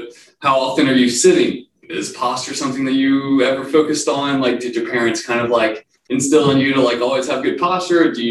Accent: Louisiana, United States; So I'm from Acadiana, and I went to UL in Lafayette

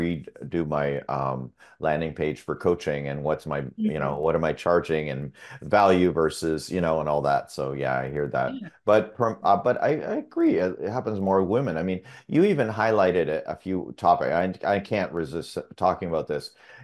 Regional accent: Canada; So I grew up with in Canada with German parents, immigrants. So I'm first generation Canadian

